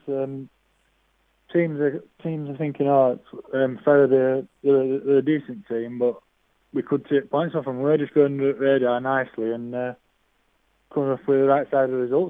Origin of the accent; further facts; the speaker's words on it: Huddersfield, Yorkshire and the Humber, United Kingdom; So, but I'm from Huddersfield and I live in Huddersfield.